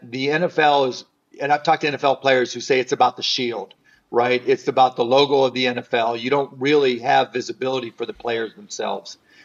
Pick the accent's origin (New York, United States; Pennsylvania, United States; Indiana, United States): Pennsylvania, United States; Pittsburgh; I remember growing up in Pittsburgh and just having some neighbors that were just so incredibly racist